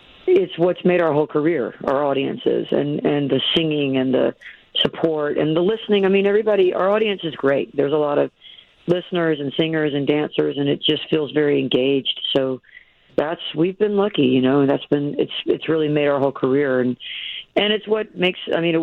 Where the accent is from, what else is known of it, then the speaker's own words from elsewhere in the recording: the South, United States; I'm from the South, and it's kind of in my bones